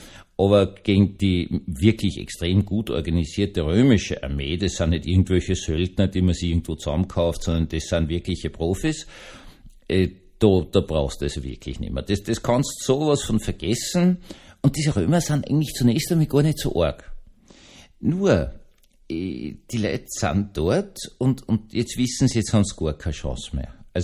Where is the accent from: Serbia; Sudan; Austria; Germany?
Austria; also ich bin Österreicher, ich bin professionell im Jammern. Das ist eine österreichische Kunst, gerade ostösterreichische Kunst.